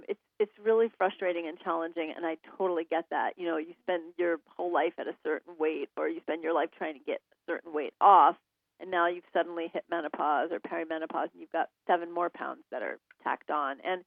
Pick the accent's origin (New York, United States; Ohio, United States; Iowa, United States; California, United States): New York, United States; New York City; I grew up in New York City, and I was just, you know, street games were a thing.